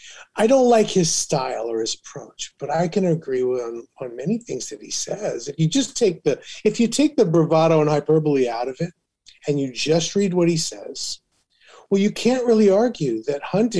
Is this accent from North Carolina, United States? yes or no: no; Carbon Cliff, Illinois, United States; also born or lived in East Moline; Well, I'm the closest town you can call my hometown from is East Moline, Illinois, and it's the Quad Cities, the Davenport, Iowa, Moline, Illinois, and then I came from a town called Carbon Cliff